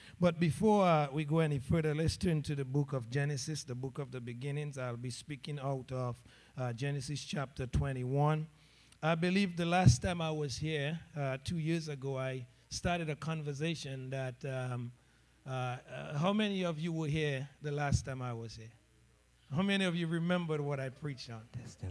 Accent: Portsmouth, Saint John, Dominica; I'm from Dominica, actually, to be exact. I'm from Portsmouth, and to be a little bit more exact, I'm from Zikak, and to even get more specific, 1802 Rollo Street, Zikak, Portsmouth, Commonwealth of Dominica, WI

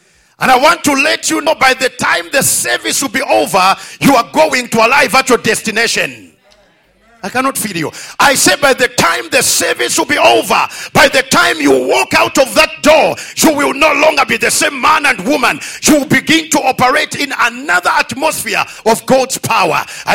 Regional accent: Zambia; as you have heard from the man of God. I come from Zambia

